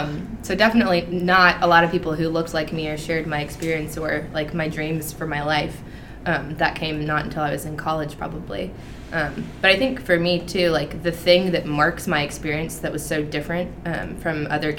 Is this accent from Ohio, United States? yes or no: no; Roanoke, Virginia, United States; definitely the only multiracial Asian family that I was exposed to growing up in Roanoke, which is, I don't know, more diverse than Charlottesville in some ways, but not in the communities where I was raised.